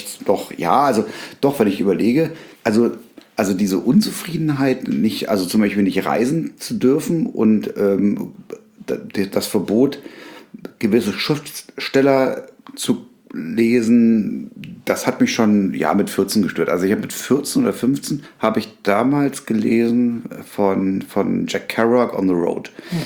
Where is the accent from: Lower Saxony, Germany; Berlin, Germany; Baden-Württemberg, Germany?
Berlin, Germany; ich bin ja in Berlin groß geworden.